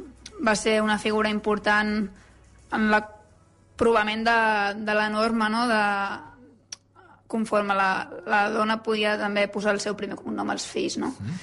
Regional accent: Sant Pere de Ribes, Catalonia, Spain; Som de Ribes, som de Ribes.

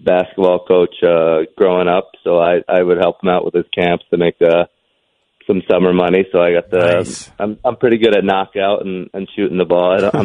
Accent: New Jersey, United States; I was more from Central Jersey, so there's a lot from around where I live.

